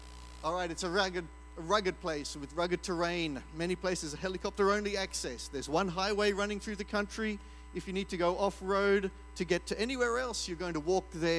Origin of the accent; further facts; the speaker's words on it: Papua New Guinea; also born or lived in Fiji; I was born in Papua New Guinea, like Brother Johnson said, and raised there for many years, lived 10 years in Fiji as well, and now back in Papua New Guinea with my own family since 2007.